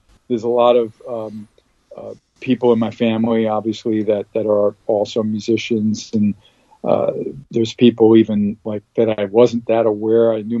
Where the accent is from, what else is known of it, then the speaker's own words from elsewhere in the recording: Brooklyn, New York, United States; also born or lived in Queens; I grew up in Brooklyn and Queens, so I'm a New York boy